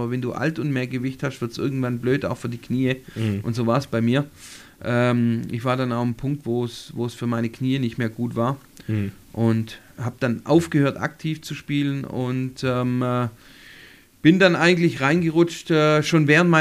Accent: Reutlingen, Baden-Württemberg, Germany; Ich war Reutlinger.

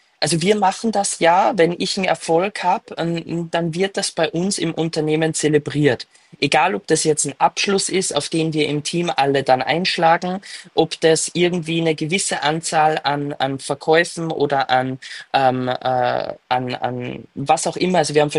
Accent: Austria; wie wir bei uns in Österreich sagen.

